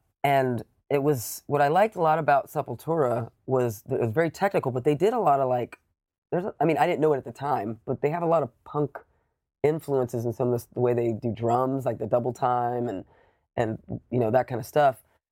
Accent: Savannah, Georgia, United States; You know, I grew up in Savannah, Georgia, and there wasn't a lot of, like stuff that when I was like 12 or 13, I was just, it's all mainstream stuff.

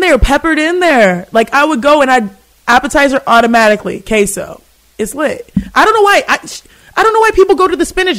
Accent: Houston, Texas, United States; like I speak because I'm from Houston, obviously

